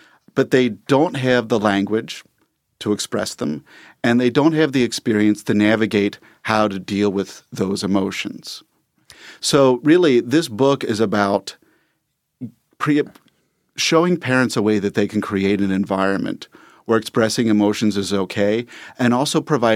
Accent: Cincinnati, Ohio, United States; now in New York, United States; I am. Born and raised on the East Side, Mount Washington, Walnut Hills High grad. It's good to be back.

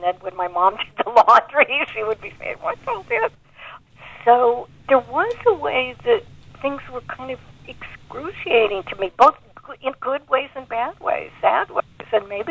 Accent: the West, United States; also born or lived in Ithaca, United States; When I grew up in the West, I thought my real life was on the East Coast.

